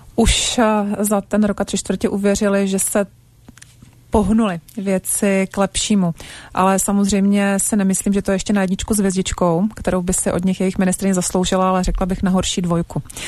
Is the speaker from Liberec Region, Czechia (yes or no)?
no; Brno, South Moravian Region, Czechia; protože sama jsem z Brna a my ano.